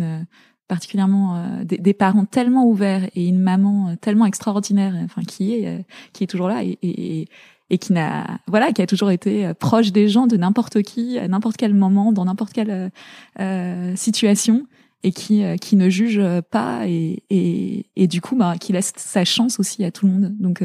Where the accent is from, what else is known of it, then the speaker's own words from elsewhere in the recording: La Garenne-Colombes, Île-de-France, France; also born or lived in Zaire; j'étais à la Garenne Colombe, donc c'était une banlieue géniale parce que vraiment, pour le coup, avec plein de milieux sociaux différents et de gens d'origines différentes.